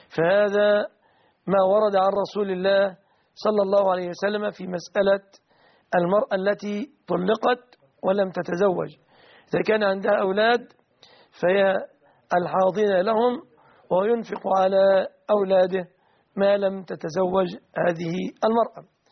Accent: Egypt

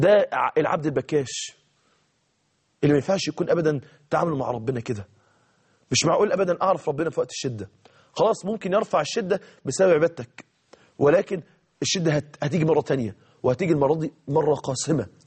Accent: Mansoura, Dakahlia, Egypt

